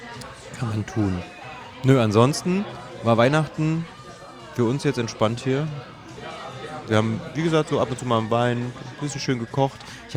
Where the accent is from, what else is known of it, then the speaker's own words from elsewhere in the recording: Thuringia, Germany; ich bin ja Thüringer, wir waren in Thüringen